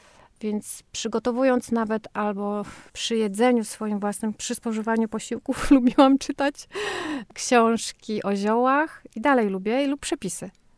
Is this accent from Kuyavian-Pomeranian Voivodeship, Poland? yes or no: no; Rągowo, Warmian-Masurian Voivodeship, Poland; Moje życie do podstawówki toczyło się właśnie na łonie pól. Mieszkałam na Mazurach, urodziłam się w Rągowie